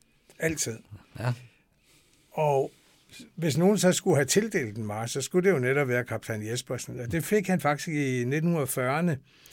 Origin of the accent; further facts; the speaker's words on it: Jutland, Denmark; vi skal slutte med en march over fra mit hjemland i Jylland